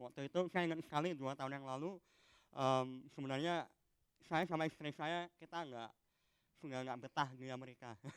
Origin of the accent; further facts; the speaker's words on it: Medan, North Sumatra, Indonesia; saya aslinya dari Medan by the way